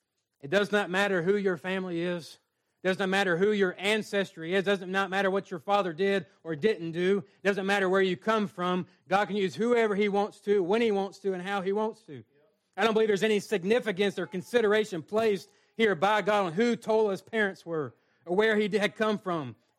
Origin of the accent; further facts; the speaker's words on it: Monroe, North Carolina, United States; Well, preacher, I'm from Monroe, North Carolina. Well, says, and your point is, What good is that? Well, I'm from the South, and I'm from the Bible Belt.